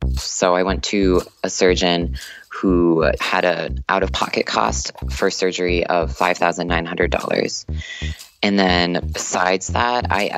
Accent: Minnesota, United States; I'm an engineering student. I'm from Minnesota.

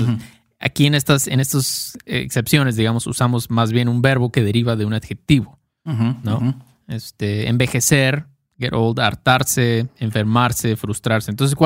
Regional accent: Mexico; yo puedo criticar a México porque soy mexicano.

